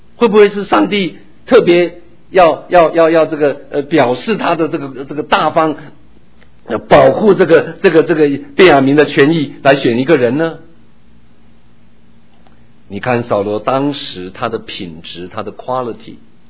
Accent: China; 我说当中我们中国人还有记得的话

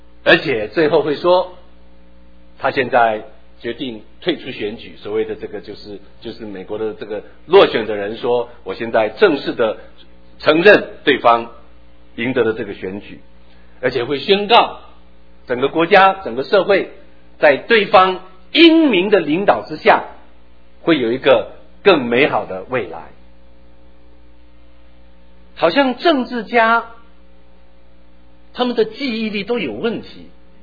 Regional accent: China; 我们中国人有另外两个字，就是把对手怎么样抹黑了。

